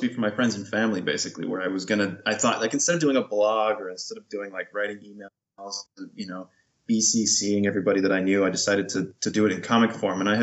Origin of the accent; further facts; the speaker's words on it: Albuquerque, New Mexico, United States; moved away as an adult; also born or lived in Los Angeles; now in Europe; I grew up in Albuquerque, New Mexico.